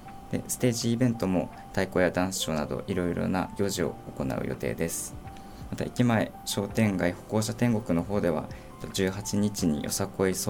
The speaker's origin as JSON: {"language": "Japanese", "town": "Kuriyama", "region": "Hokkaido", "country": "Japan", "tie": "born or raised there", "said": "自分も栗山町出身なので、それこそ小学校中学校の時は地元の友達と一緒に、もうほぼ毎年のようにですね、2日間どっちも、そうですね、はい、行ったりしてましたね。"}